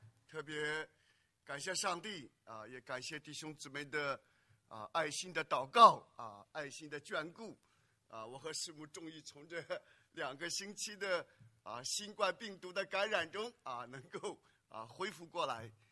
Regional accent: China; 那我们中国人。特别是男女之间啊，最常见的是找对象

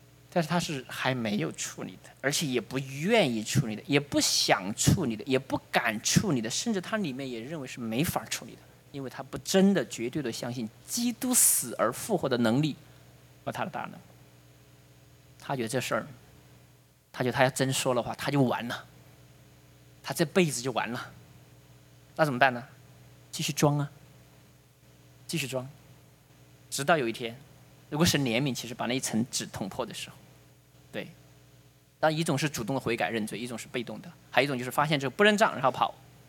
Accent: China; 我们中国人遇到问题就跑嘛，对，刚开始忍嘛，忍了不行就跑

